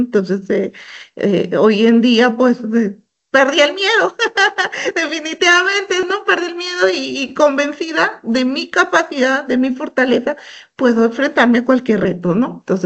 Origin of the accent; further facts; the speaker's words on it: Peru; El país mantiene un ecosistema del emprendimiento muy fuerte acá en el Perú.